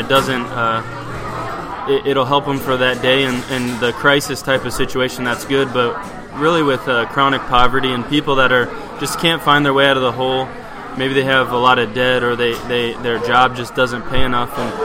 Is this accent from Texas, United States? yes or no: no; Bettendorf, Iowa, United States; I grew up in Bettendorf, and there's stereotypes when I go to different neighborhoods as well on both sides of the equation.